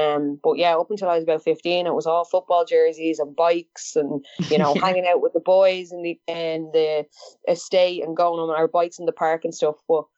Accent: Dublin, Leinster, Ireland; I am 27 years of age. I'm from Dublin in Ireland

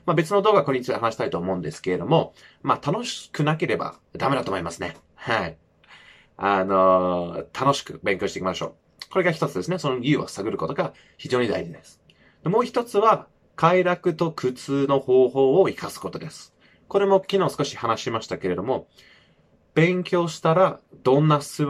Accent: United Kingdom; first language English; Japanese is a second language; 自分もちろんイギリス生まれ育ちで英語が母国語なので、

